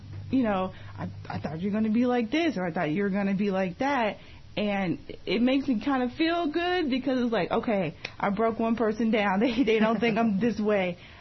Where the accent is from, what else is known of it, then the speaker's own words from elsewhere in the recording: Jefferson City, Missouri, United States; now in Kansas City, United States; Yes, born and raised in Jefferson City, Missouri. So moving to Kansas City, it was like, wow, it's such a big city.